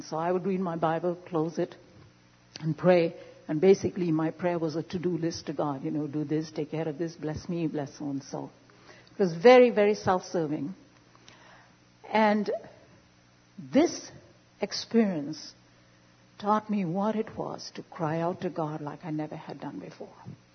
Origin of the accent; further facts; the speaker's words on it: India; Even though Sundar and I grew up in India, culturally we grew up in very different homes.